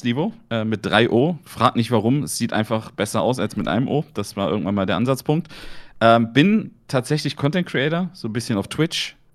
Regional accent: Mönchengladbach, North Rhine-Westphalia, Germany; Bin geboren in Gladbach, also ich bin gebürtiger Gladbacher, bin 34 Jahre, also schon kurz vor der Rente

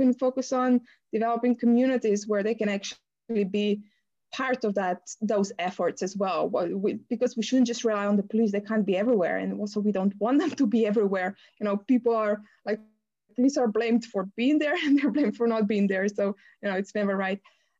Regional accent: Ljubljana, Slovenia; I'm currently situated in my home country, Slovenia. So I'm in the capital of Ljubljana, capital of the country of Ljubljana. I've had a pleasure of being able to live overseas as well

